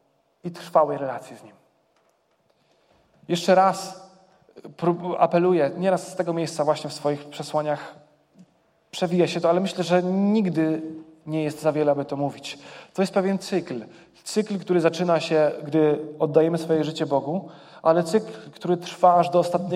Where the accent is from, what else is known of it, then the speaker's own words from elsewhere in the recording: Gorlice, Lesser Poland, Poland; now in Kraków, Poland; Pochodzę z Gorlic, jak część z was wie, to jest małe miejsce w południowo-wschodniej Małopolsce. Tam stawiałem swoje pierwsze kroki jako osoba, która oddała swoje życie Bogu. Jakby tam w dalszym ciągu mieszkają moi rodzice.